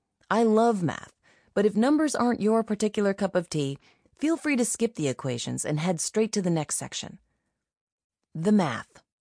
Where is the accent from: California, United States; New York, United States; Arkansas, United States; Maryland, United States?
Arkansas, United States; I got an intimate look at my home state from the passenger side window. We explored all sorts of back roads, the foothills of the Ozark Mountains, and tried to find small towns with the best names, my personal favorite being Possum Grape.